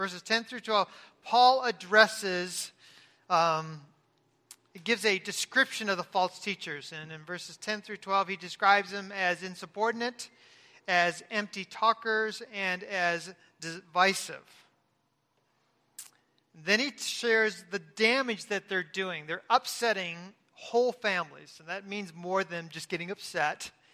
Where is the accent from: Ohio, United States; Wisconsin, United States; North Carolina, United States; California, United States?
California, United States; You know, I'm from California, so when you come up the PCH, the one, you keep coming, and you keep coming, and where do you end up?